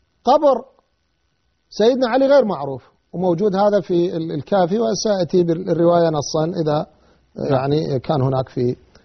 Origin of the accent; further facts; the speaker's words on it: Iraq; واحنا عندنا بالعراق يقول هذول يقرون له غزالات